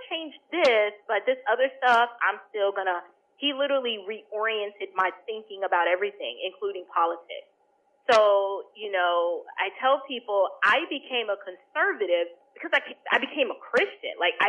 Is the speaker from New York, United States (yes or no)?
yes; New York City, New York, United States; considering I grew up in an urban context. I'm originally from Bronx, New York, right?